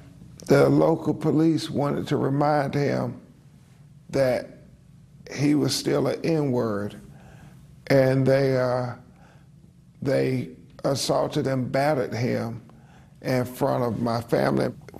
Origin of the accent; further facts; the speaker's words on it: North Carolina, United States; When I was a little boy growing up in North Carolina, my uncle, when he came home to visit from college